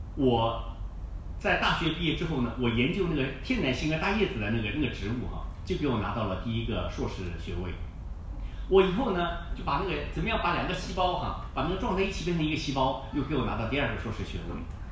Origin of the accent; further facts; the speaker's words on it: China; moved away as an adult; now in Australia; 我们从中国各地方来到这个地方，或许澳大利亚比我们的家乡更好一点。